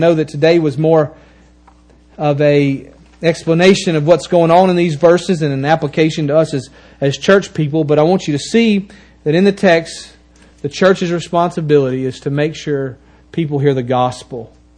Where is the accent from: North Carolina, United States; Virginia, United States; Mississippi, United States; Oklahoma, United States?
Mississippi, United States; I mean, we're all Americans, and many of you here are from Louisiana, and I'm from Mississippi, and like we're like totally different.